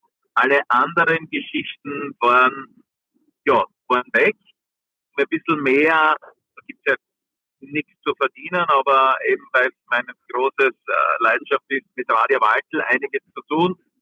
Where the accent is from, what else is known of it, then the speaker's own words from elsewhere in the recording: Styria, Austria; Ich habe das wunderschöne Wetter genossen, indem wir täglich Wanderungen gemacht haben bei uns in der Südsteiermark